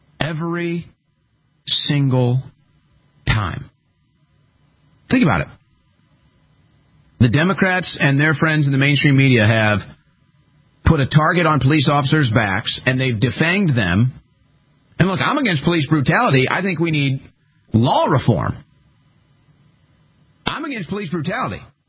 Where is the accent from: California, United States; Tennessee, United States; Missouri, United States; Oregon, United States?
Missouri, United States; St. Louis; but growing up in St. Louis, I always remember